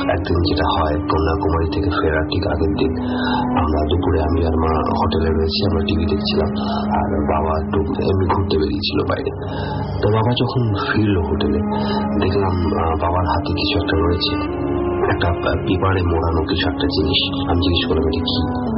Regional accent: India; আর আমি পড়াশোনার সূত্রে ছোটবেলা থেকে ইন্ডিয়াতে বড় হয়েছি।

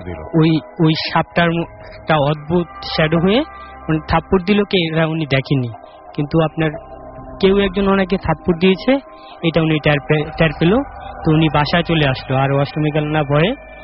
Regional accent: Comilla, Chittagong Division, Bangladesh; আমার দেশের বাড়ি কুমিল্লা, ওইখানে আমার গ্রাম হলো কুটুম্বপুর

